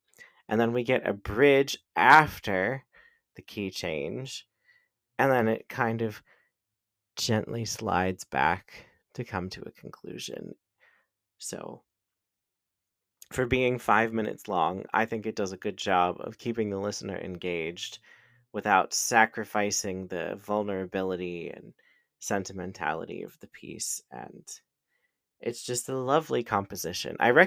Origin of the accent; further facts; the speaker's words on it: Pittsburgh, Pennsylvania, United States; So Alaska cut her teeth in my hometown of Pittsburgh when she started performing in drag